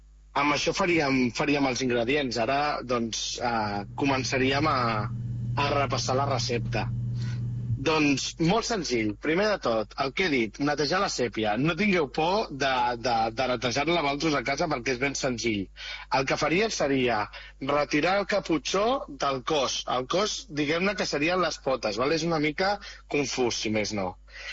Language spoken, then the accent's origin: Catalan; Vilanova i la Geltrú, Catalonia, Spain; com ja sabeu, jo sóc de Vilanova i la Geltrú